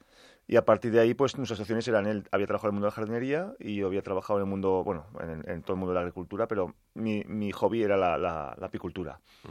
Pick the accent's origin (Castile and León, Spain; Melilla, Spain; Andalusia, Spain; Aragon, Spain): Aragon, Spain; Monegrillo; Nosotros trabajamos en Aragón, trabajamos en lo que es mi pueblo, que es Monegrillo